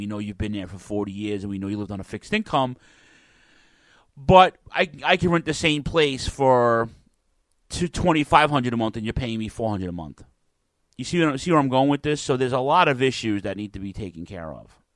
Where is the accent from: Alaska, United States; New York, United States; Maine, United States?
New York, United States; Queens; now in Staten Island, United States; I lived in Queens, I grew up in Queens and the Brooklyn border, I lived in Brooklyn, and now I live on Staten Island, okay?